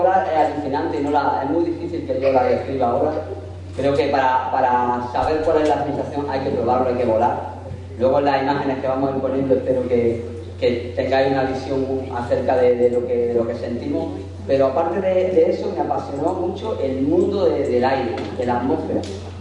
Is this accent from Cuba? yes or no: no; Granada, Andalusia, Spain; Comencé a volar, pues soy de Granada, comencé a volar en Sierra Nevada.